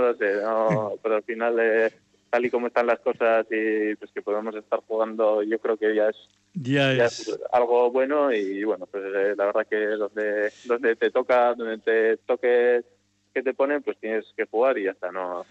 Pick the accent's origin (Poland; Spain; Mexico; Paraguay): Spain; Maquirriain, Navarre; hay un monte que se llama Monte San Cristóbal, donde está el fuerte, pues justo mi pueblo está al otro lado. A Pamplona tengo 10 minutos en coche, muy cerca.